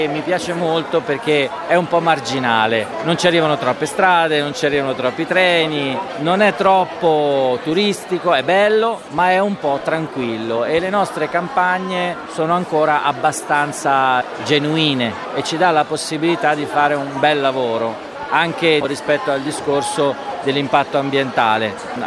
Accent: Trentino-Alto Adige, Italy; moved away as an adult; Sì, sono nato in Alto Adige e ci ho vissuto fino ai 18-19 anni e poi sono andato a studiare fuori e quasi non sono più tornato. Ho fatto ancora un piccolo periodo lì, ma sono ormai più di 25 anni che sono nel Lazio

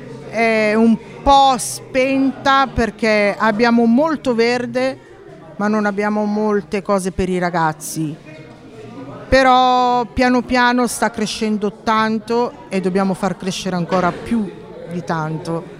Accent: Milan, Lombardy, Italy; sono nata a Milano, sono milanese pura, origine napoletana, e vivo in questo quartiere da 18 anni, il comune mi ha assegnato l'appartamento qua, ma io arrivo da Quartoggiaro, dove sono nata lì, un posto favoloso

